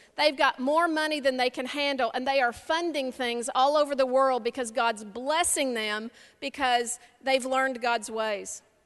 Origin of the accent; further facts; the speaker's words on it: Texas, United States; I'm not going to do this well because I'm from Texas